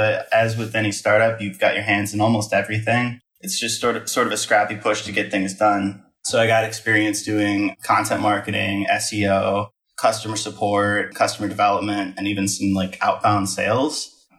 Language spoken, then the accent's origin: English; Midwest, United States; now in Texas, United States; I grew up in the Midwest and they're not necessarily mountains, but there's no mountains in Texas you can snowboard on.